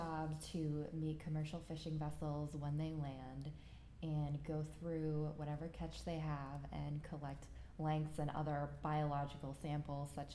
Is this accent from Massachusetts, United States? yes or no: yes; Fitchburg, Massachusetts, United States; born there; I was born in Fitchburg, Massachusetts in 1994.